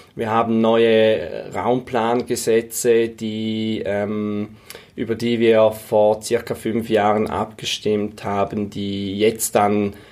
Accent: St. Gallen, Switzerland; ich komme aus St. Gallen, aus der Ostschweiz.

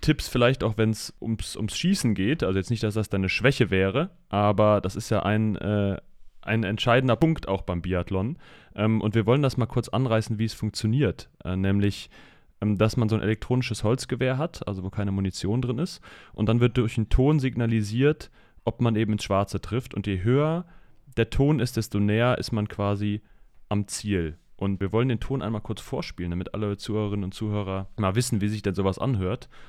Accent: Cologne, North Rhine-Westphalia, Germany; bei uns in Kölle

